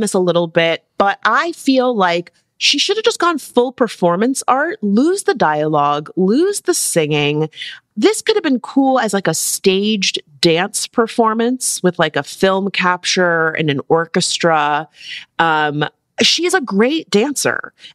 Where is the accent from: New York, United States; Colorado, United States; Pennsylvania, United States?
New York, United States; Bronx; that I heard when I was growing up in the Bronx. You remember I'm from the Bronx. This is one that we told on the block.